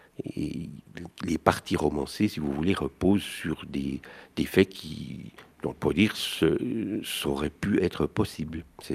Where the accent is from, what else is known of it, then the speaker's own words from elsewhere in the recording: La Chaux-de-Fonds, Neuchâtel, Switzerland; Je me suis rappelé que je venais de La Chaux-de-Fonds